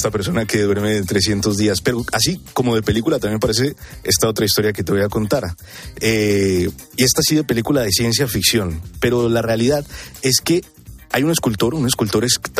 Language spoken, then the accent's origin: Spanish; Colombia; hace algunos días en mi país, en Colombia